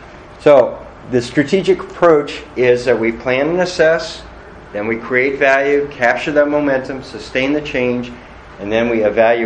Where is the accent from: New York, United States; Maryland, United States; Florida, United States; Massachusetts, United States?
Maryland, United States; at least not in where I grew up in Maryland